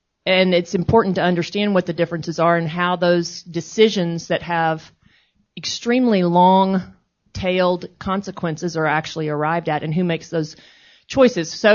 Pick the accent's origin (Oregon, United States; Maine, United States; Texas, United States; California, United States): Texas, United States; So I'm from Texas, if you didn't guess by the accent.